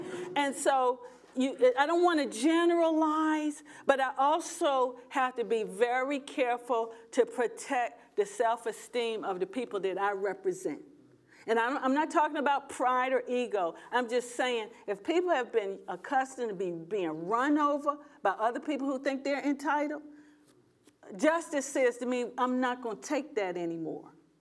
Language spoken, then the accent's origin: English; United States; my experience as African American is, why is it that we are the ones who always have to adjust to what white people want to do?